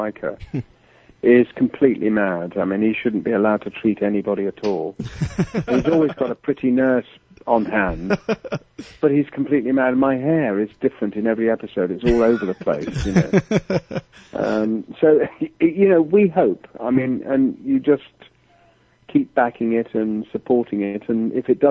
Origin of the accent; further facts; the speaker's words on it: England, United Kingdom; when I come home to England from America, the first thing I do is just have a half a bottle of proper beer.